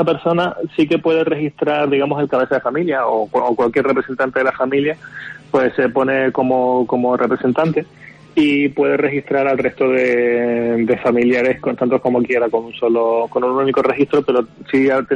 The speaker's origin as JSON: {"language": "Spanish", "region": "Canary Islands", "country": "Spain"}